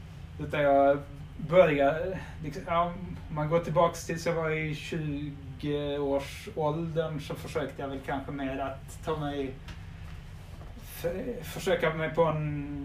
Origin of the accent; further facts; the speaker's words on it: Lund, Skåne, Sweden; born there; Ja, jag är faktiskt född i Lund.